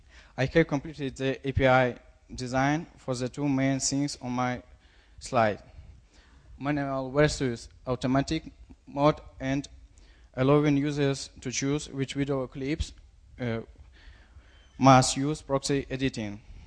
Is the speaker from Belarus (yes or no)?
yes; Belarus; I'm from Belarus.